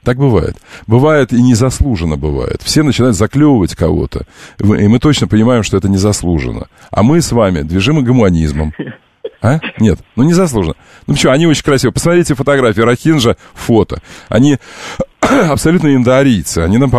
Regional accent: Crimea, Ukraine; Я из Крыма. Я крымчанин.

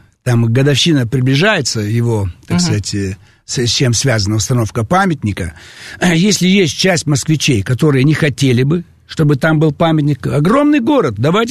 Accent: Almaty, Kazakhstan; Вот я недавно с радостью посетил станцию Алматинская, метро. Угу. Мой родной город.

